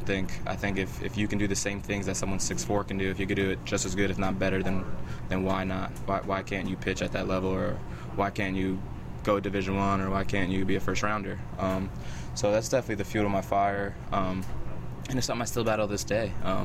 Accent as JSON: {"language": "English", "region": "New York", "country": "United States", "said": "growing up, I'm from Long Island, New York, so growing up I was actually a Yankee fan."}